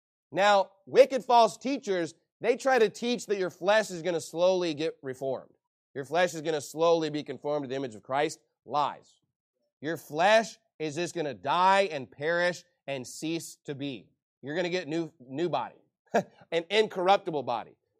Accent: New York, United States; Now, I know that's the sin in Texas, but, you know, forgive me, I'm from New York, all right?

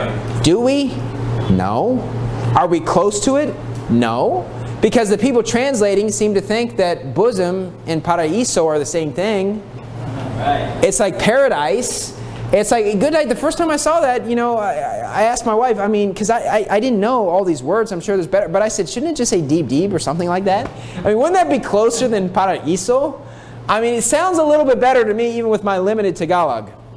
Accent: United States; Yes, I'm from America. That's, you grow up speaking English. We're Americans. We speak English.

